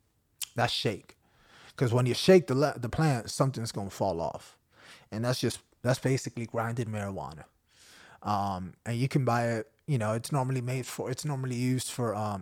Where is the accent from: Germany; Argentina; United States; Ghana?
Argentina; I'm from Argentina.